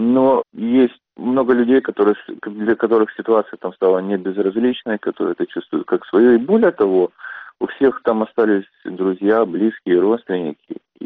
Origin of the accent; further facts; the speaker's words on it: Kyiv, Ukraine; moved away as an adult; also born or lived in Belarus / Siberia; now in United States; Да, я из Киева. Я по национальности, по крови, я еврей. Я закончил школу в Киеве и уехал в Белоруссию. И учился в институте уже в Белоруссии.